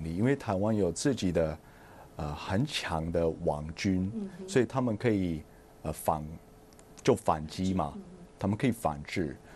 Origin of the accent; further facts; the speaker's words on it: United States; Chinese is a second language; also born or lived in Taiwan; 所以我觉得对我们美国人来讲这是一个很重要的题目